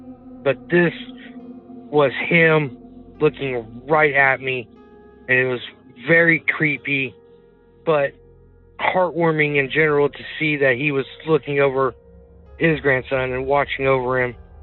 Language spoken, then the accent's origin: English; Sheridan, Indiana, United States; I'm from Sheridan, Indiana.